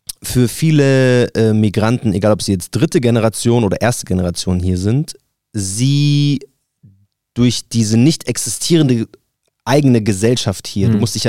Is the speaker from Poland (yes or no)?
no; Palestine; German is a second language; weil ich kann mich nicht als Palästinenser automatisch mit einem Türken connecten